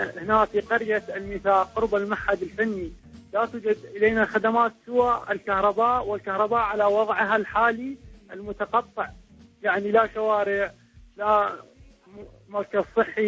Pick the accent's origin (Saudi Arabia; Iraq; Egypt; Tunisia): Iraq; Wasit